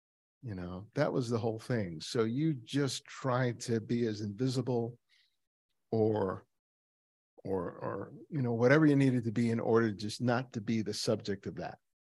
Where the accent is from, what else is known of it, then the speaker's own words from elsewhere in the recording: Los Angeles, California, United States; growing up in South LA during the 70s